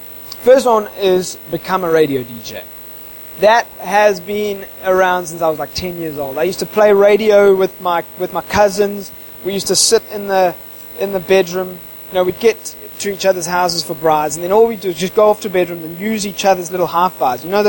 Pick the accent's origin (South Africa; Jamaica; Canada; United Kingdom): United Kingdom; England; born there; I was born in England, so I have it in my heritage.